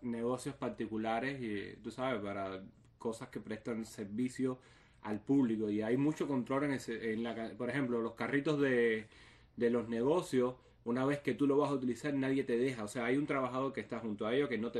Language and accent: Spanish; Pinar del Río, Cuba; Yo que soy de Pinar del Río, Puerto Rico me recordó sobre todo los paisajes verdes, el clima